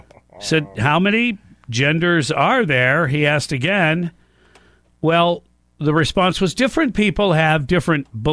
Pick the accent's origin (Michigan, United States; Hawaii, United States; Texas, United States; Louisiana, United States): Michigan, United States; Look, you know, I grew up in Michigan a long time ago, and the schools at that point, honestly, were very good.